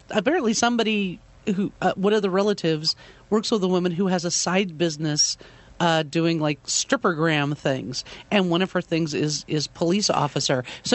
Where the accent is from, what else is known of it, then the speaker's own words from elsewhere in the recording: Los Angeles, California, United States; because I grew up in the Los Angeles area.